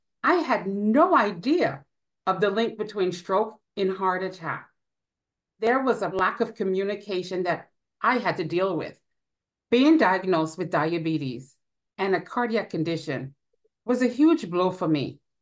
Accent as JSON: {"language": "English", "town": "North Lauderdale", "region": "Florida", "country": "United States", "said": "I'm from North Lauderdale, Florida."}